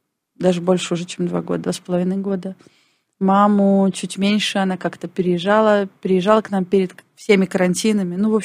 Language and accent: Russian; Belarus; now in Warsaw, Poland; Ну, так а мы же белорусы